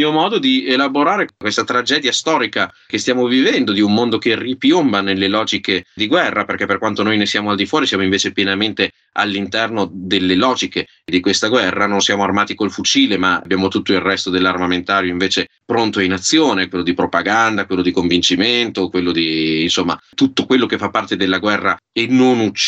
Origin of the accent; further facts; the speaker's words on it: Parma, Emilia-Romagna, Italy; perché io sono di Parma.